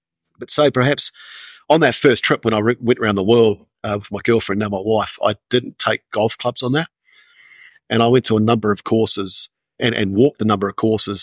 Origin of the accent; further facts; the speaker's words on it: Ireland; well, being an Irishman, you'll probably know a little bit, you know, going onto country roads.